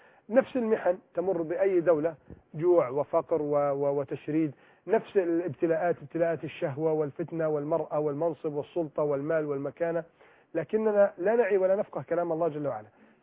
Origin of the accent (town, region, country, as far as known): Egypt